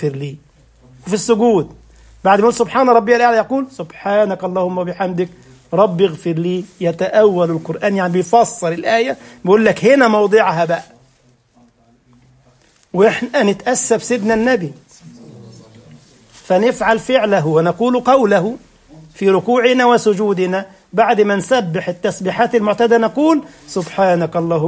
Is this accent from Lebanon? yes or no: no; Cairo, Cairo Governorate, Egypt; في وسط البلد عندنا في مصر في القاهرة لقيت واحد عامل يافطة كده على محل بتاع ملابس